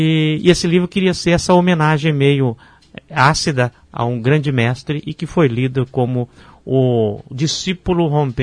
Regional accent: Piabiru, Paraná, Brazil; eu cresci em Piabiru

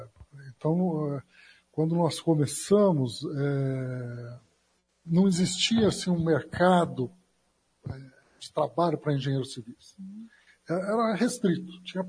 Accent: Maringá, Paraná, Brazil; born there; Bom, eu nasci em Maringá. Meu pai chegou aqui na década de 50.

